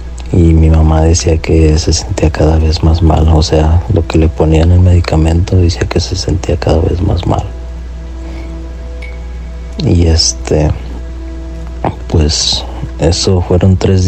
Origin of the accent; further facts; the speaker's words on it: Michoacán, Mexico; soy de Michoacán y quería contarles mi relato.